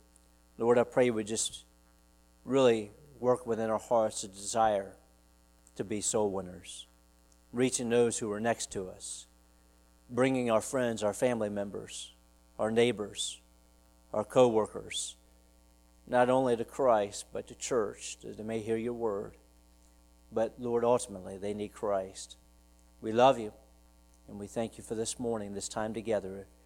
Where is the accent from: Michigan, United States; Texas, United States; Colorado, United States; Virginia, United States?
Virginia, United States; it's not very far from where I grew up in Virginia.